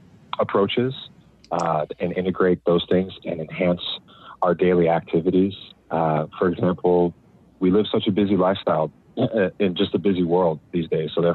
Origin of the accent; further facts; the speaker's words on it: California, United States; And first of all, just growing up in the Bay Area, my perception of cannabis and adults and people and my folks and people around me, it was never taboo